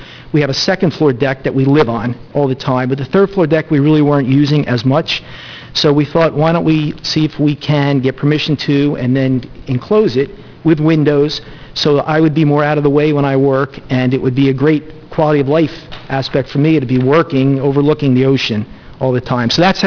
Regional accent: Mount Laurel, New Jersey, United States; now in Ventnor City, United States; So Paul and I, we've had a house down in Ventnor for 16 years now. We're from Mount Laurel. We both lived there a long time.

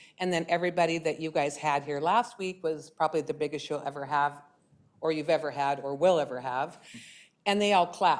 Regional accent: Othello, Washington, United States; born there; And I love this town. I was born in Othello Hospital. I love it so much.

